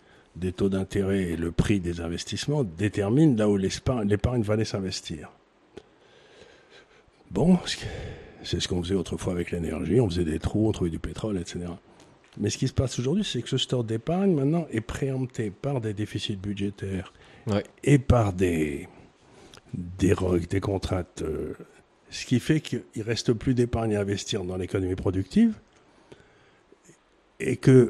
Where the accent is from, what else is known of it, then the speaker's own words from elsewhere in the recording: Amiens, Hauts-de-France, France; je me souviens quand j'étais enfant à Amiens, après la guerre, il n'y avait pas de chauffage